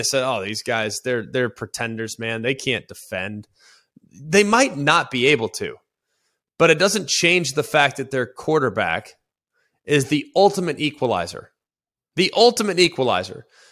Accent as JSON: {"language": "English", "town": "Dallas", "region": "Texas", "country": "United States", "said": "Yeah, I'm from Dallas. That ain't happening."}